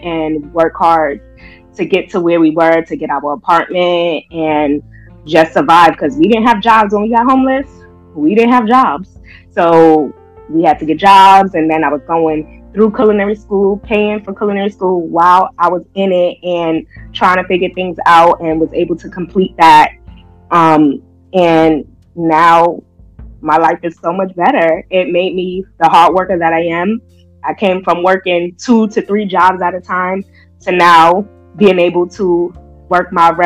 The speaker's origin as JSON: {"language": "English", "town": "New York City", "region": "New York", "country": "United States", "tie": "born or raised there", "said": "I am from New York City, born and raised in Harlem, first in East Harlem, then West Harlem or Black Harlem, and now I currently reside in the Bronx."}